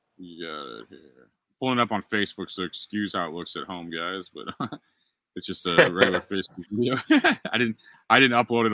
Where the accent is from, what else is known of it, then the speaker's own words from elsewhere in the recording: United States; I just like I'm American